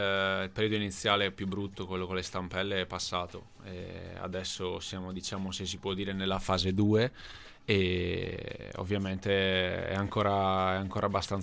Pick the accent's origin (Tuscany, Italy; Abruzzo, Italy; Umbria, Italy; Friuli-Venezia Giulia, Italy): Friuli-Venezia Giulia, Italy; Fiume Veneto; Sono di Fiume Veneto, in provincia di Pordenone.